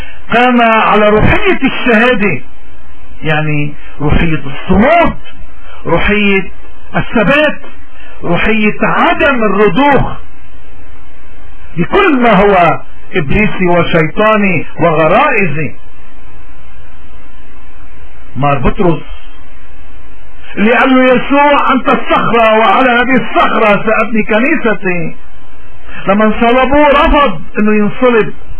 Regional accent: Lebanon; نحن من واجبنا كلبنانيين انه ما نكون مثل هداكي اللي اخذ وزني واخباها

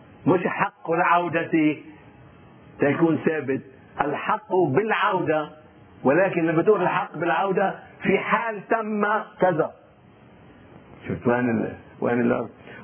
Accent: Lebanon; نحن بدنا نعرف شغلة كلبنانيين نؤمن بلبنان

